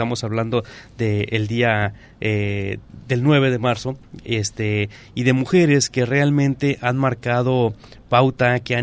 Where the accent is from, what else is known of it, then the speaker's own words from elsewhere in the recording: Mexico; la Federación somos todos los mexicanos